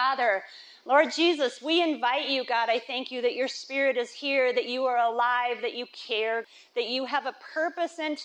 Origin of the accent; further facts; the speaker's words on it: Iowa, United States; I grew up in Iowa. I grew up in a county that still to this day does not have a stoplight.